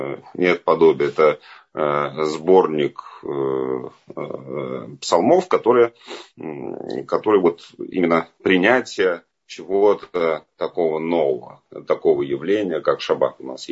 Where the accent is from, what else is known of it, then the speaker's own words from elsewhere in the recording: Moscow, Russia; Я живу в Москве большую часть своей жизни. Я родился в Москве. Я учился тоже большую часть в Москве, но немножко учился тоже в Израиле, немножко учился в Америке.